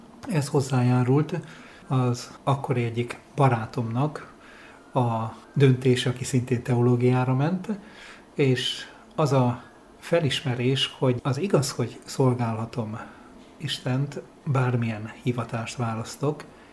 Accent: Nagykőrös, Pest, Hungary; Nagykőrösről, ahol születtem és a gyermekkoromat töltöttem

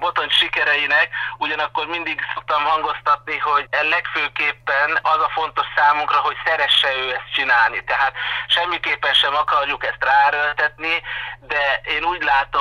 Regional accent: Cigánd, Borsod-Abaúj-Zemplén, Hungary; a citera muzsikáján nőttünk föl Szilárd testvéremmel annak idején Cigándon

